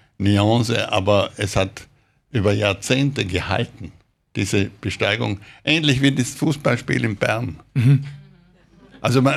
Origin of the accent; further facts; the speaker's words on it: Trentino-Alto Adige, Italy; Ja, Heimatgefühle habe ich für Südtirol. Südtirol ist meine Heimat. Aber ich habe keine Heimatnation.